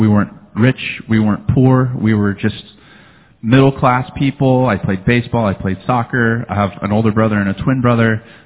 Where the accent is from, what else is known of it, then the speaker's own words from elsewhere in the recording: La Habra, California, United States; also born or lived in Santa Monica, United States / Tennessee, United States; I grew up here in Orange County, North Orange County in La Habra. I was born in Santa Monica.